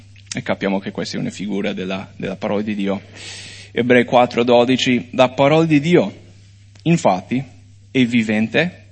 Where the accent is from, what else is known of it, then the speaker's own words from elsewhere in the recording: United States; Io da americano non l'ho mai visto